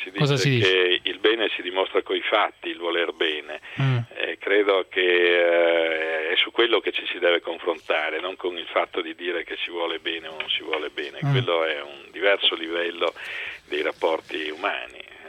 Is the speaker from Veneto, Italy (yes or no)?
yes; Venice, Veneto, Italy; Posso dire che sono più veneziano di Brunetta, sono veneziano da almeno 400 anni.